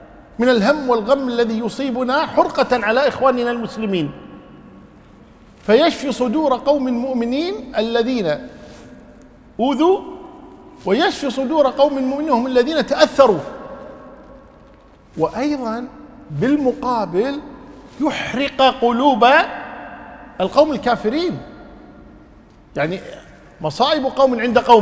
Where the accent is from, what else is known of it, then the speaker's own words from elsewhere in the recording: Kuwait; وذاك عندنا في الكويت تقول المرأة واخزياه